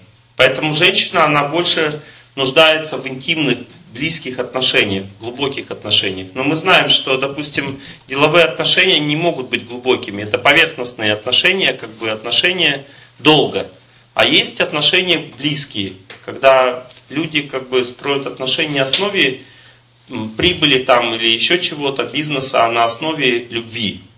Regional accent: Ural, Russia; Я с Урала, мне все равно.

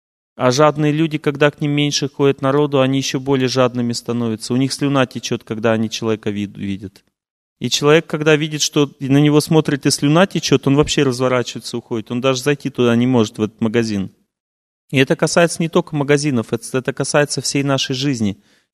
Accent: Russia; now in United States; я думал, я из России уехал. Я говорю, я в Америке

